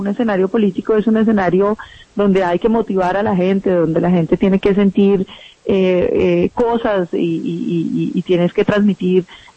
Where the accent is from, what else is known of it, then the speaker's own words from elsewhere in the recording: Colombia; construimos una nación donde quepamos todos y nos podamos querer como colombianos.